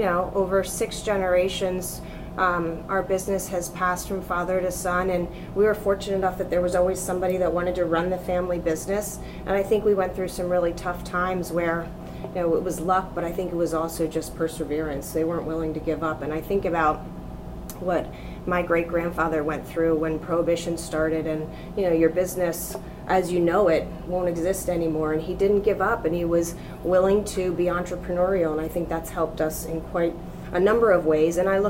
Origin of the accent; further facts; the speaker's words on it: Pottsville, Pennsylvania, United States; we feel very fortunate that we were born and raised in Pottsville. We're sixth generation.